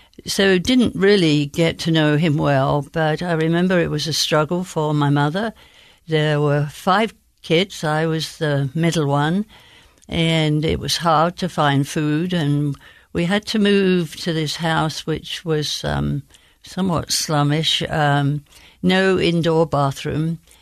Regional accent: Bromley, London, United Kingdom; born there; I was born in Bromley in the county of Kent.

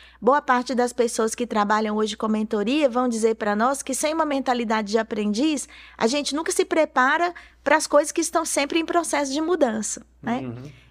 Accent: Itabira, Minas Gerais, Brazil; also born or lived in Belo Horizonte; Mas eu sou nascida em Belo Horizonte, passei a minha infância e a minha adolescência, o início da minha juventude em Itabira. Também sou sempre de família metodista, meus pais na igreja, e lá também eu descobri a minha vocação.

